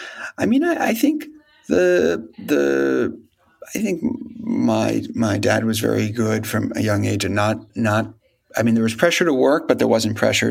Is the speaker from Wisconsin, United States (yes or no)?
no; New York, United States; I mean, you know, I grew up in New York, and when all my friends would go away for spring break or Christmas, we would be, you know, working.